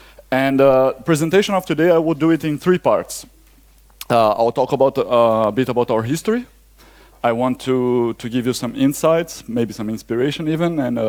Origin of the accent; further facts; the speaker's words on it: Brazil; And I'm from Brazil, by the way.